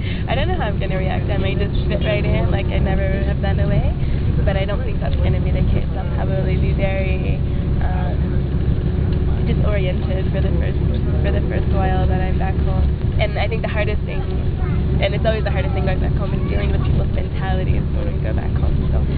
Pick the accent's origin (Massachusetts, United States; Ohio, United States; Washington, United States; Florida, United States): Washington, United States; Seattle; moved away as an adult; also born or lived in Australia; now in Cusco, Peru; then I come from Seattle, Washington, United States. I've been here in Cusco, Peru for 4 years. I lived in Australia for a year.